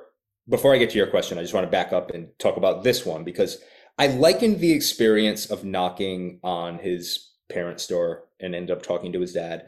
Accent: Providence, Rhode Island, United States; accent: Rhode Island; now in Los Angeles, United States; I have a little bit of a Rhode Island accent. I live in LA now, but I'm originally from Providence. And I do think that sometimes this New England accent comes in very handy

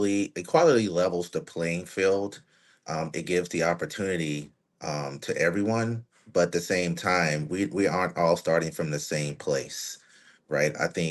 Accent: Chicago, Illinois, United States; because of the social constraints that I grew up in Chicago, I was not as prepared as some other folks for the college experience.

